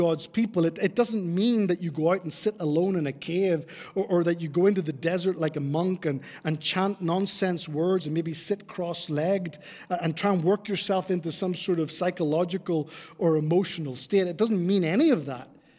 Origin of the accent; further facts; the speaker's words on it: Northern Ireland, United Kingdom; I come from Northern Ireland, and we lived in the countryside way back, and around us were lots of fields, and Irish fields are full of grass